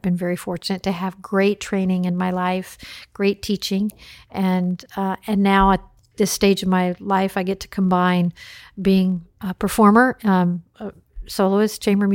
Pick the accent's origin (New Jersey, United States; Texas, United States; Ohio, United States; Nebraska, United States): Texas, United States; My mother was a violinist. I grew up in Texas, and she was a violinist and taught me at the age of three.